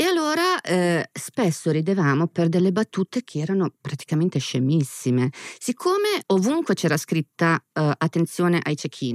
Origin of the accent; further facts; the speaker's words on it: Milan, Lombardy, Italy; Vengo dalla Bovisasca.